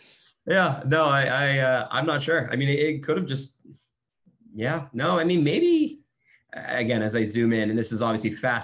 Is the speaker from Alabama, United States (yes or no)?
no; Sunnyvale, California, United States; because I'm born and raised in Sunnyvale